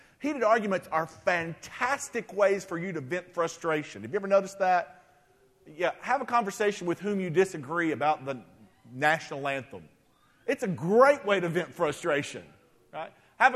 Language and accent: English; Texarkana, Texas, United States; I was born and raised in Texarkana, Texas. We were more racially diverse than Coffee County, but it was a pretty divided community.